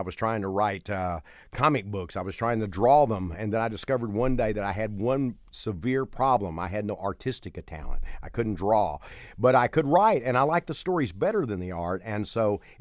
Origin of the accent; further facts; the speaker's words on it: Mount Enterprise, Texas, United States; also born or lived in Gladewater; So we would go to Gladewater. We lived in Mount Enterprise. I was born in Gladewater, but we lived in a place called Mount Enterprise.